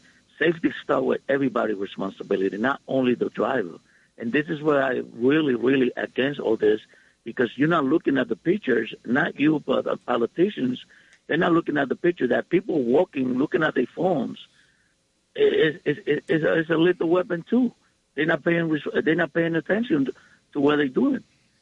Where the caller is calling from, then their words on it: Bronx, New York, United States; I'm calling from the Bronx.